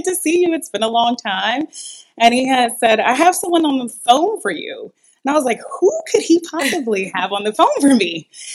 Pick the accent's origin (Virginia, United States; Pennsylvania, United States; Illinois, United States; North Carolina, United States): Virginia, United States; Richmond; So we actually are both originally Virginians. We grew up in Richmond, Virginia. We currently live in Northern Virginia.